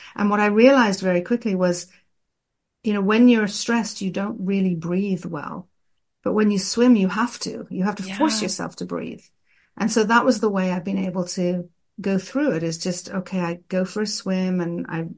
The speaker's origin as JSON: {"language": "English", "country": "Ireland", "tie": "born or raised there", "moved": "yes", "lives_now": "Israel", "said": "Well, I'm originally from Ireland, and I grew up in Ireland, and I moved to Israel many years ago, and I've lived a big portion of my adult life in Israel."}